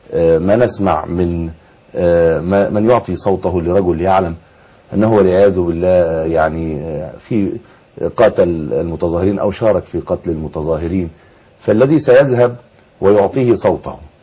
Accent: Egypt; بلادنا مصر

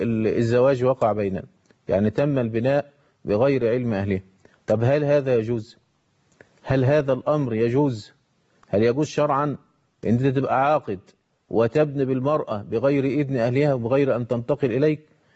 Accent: Egypt; كتب كتابه زي ما احنا بنقول باللفظ الدارج عندنا في مصر

